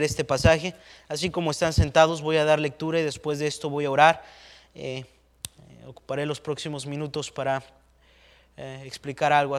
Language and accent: Spanish; Cuernavaca, Morelos, Mexico; somos de Cuernavaca, Morelos, México y somos misioneros al país de Nicaragua.